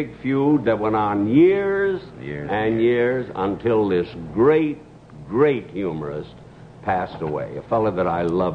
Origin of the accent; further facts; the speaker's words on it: Waukegan, Illinois, United States; The following week, he brought people from Waukegan, my hometown, to prove that I couldn't play it.